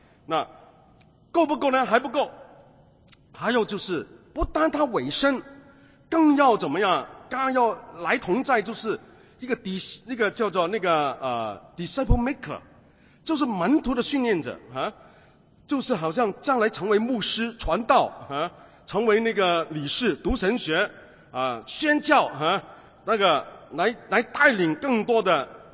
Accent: Hong Kong; 我们香港人呢

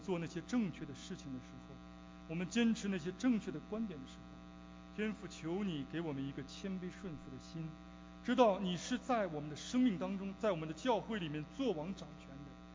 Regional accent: China; now in Canada; 但我作为一个中国人呢，好像这些犹太人一样，还有一些的包袱没有放下

